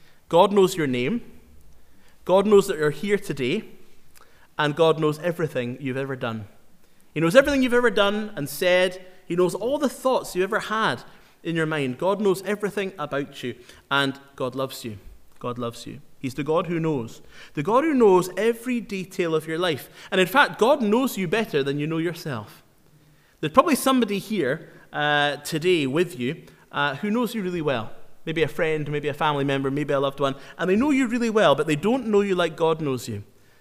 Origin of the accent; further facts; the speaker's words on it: Inverness, Scotland, United Kingdom; I'm from Inverness, and that's my hometown, and I grew up around boats and harbours and things like